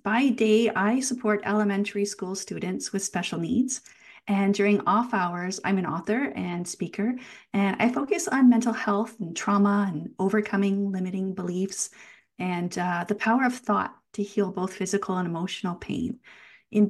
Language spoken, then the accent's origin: English; Welland, Ontario, Canada; I grew up in a small town in southern Ontario, Canada, and it's the town of Welland. It's located 20 minutes from Niagara Falls. And growing up, I lived in a particular part of the city that is known as Frenchtown.